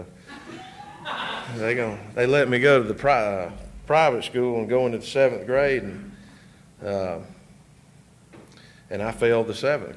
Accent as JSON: {"language": "English", "town": "Atlanta", "region": "Georgia", "country": "United States", "tie": "born or raised there", "said": "I was born here in Atlanta. in Stone Mountain, and we lived here till I was 12 years old."}